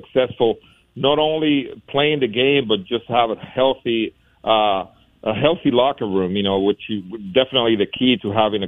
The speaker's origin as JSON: {"language": "English", "country": "Puerto Rico", "tie": "born or raised there", "said": "growing up in Puerto Rico, I ate a lot of those."}